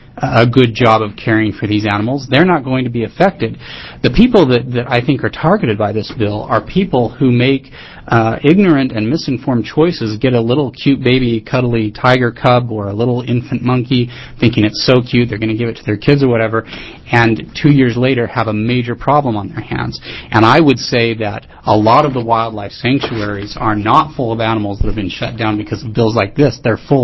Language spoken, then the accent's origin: English; Waldport, Oregon, United States; I am from Walport, Oregon.